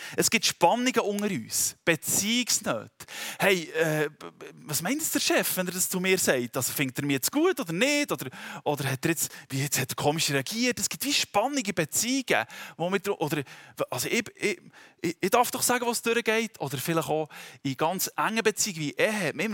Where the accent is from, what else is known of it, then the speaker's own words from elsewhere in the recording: Switzerland; Auch für uns als Schweizer geht es auch um unsere Bedürfnisse.